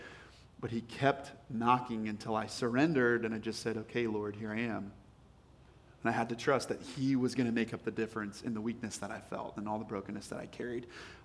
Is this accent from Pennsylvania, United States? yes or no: yes; Hershey, Pennsylvania, United States; This is my story. I grew up in Hershey, Pennsylvania. I was the middle child with two siblings, older brother, younger sister.